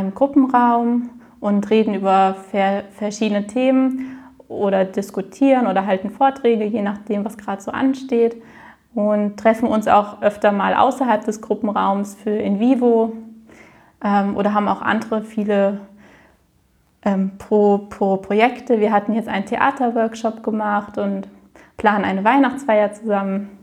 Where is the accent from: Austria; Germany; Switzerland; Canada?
Germany; Frankfurt, Hesse; ich komme aus Frankfurt. Ich bin 27 Jahre alt